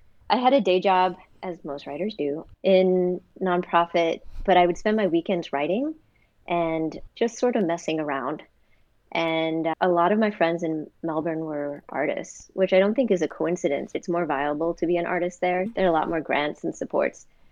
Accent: Thailand; now in United States; And since I'm from Thailand, I wasn't going to do that.

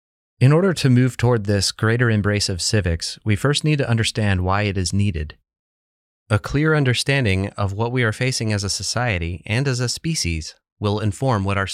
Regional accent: Georgia, United States; In a handful of states, including my home state of Georgia, they are paid nothing.

